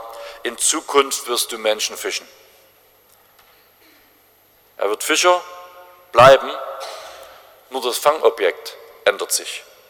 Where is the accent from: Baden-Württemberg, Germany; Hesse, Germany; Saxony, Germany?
Saxony, Germany; So ist es jedenfalls bei uns in Sachsen.